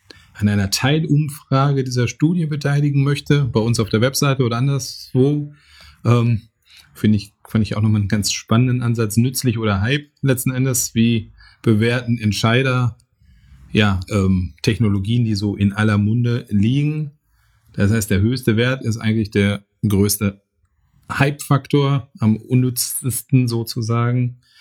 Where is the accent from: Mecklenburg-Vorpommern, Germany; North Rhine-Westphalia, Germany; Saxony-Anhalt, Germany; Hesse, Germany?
North Rhine-Westphalia, Germany; Bochum; wo dann eigentlich final der Hammer über Kohle, Stahl und ähnliches Automobil als Bochumer natürlich auch gefallen ist